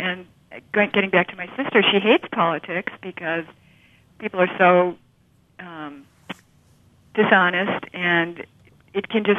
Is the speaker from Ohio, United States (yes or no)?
yes; Ohio, United States; I grew up outside of Cleveland. All of my family is pretty much still in the area